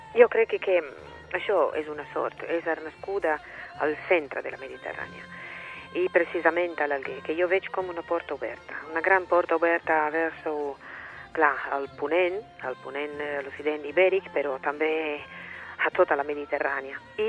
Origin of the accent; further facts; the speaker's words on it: Italy; claramente soy italiana y me agrada la música de los autores italianos.